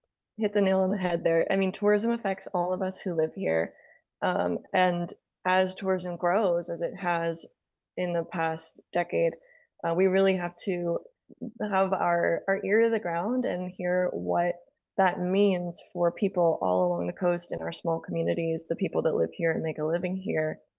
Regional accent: California, United States; moved away as an adult; now in Iceland; And I grew up in California

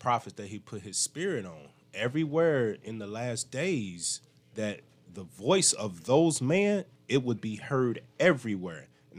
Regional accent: United States; I hate to say this to my Baptist brothers, but I was raised Baptist in the States.

